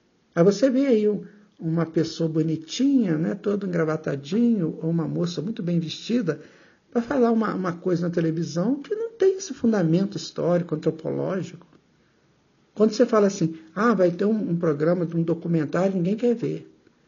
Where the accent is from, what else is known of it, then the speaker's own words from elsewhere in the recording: Juiz de Fora, Minas Gerais, Brazil; aqui na minha terra, em Juiz de Fora, aconteceu um dia